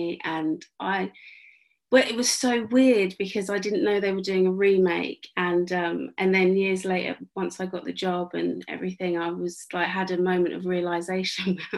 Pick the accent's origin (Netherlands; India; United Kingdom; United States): United Kingdom; I am a British actor.